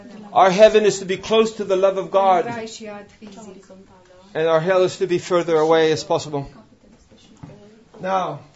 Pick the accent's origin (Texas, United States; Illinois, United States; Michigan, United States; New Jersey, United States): Texas, United States; I am from Texas in the United States, I told you.